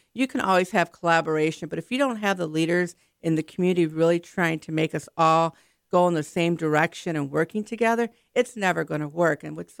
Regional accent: Detroit, Michigan, United States; and I come from the Detroit area. That's where I was raised, and that's where I had my whole professional career.

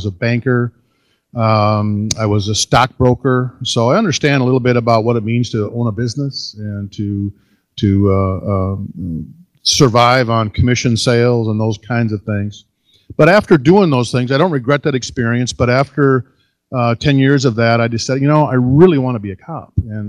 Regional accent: Glenwood, Minnesota, United States; I grew up in Glenwood, Pope County, next door, which isn't all that far away.

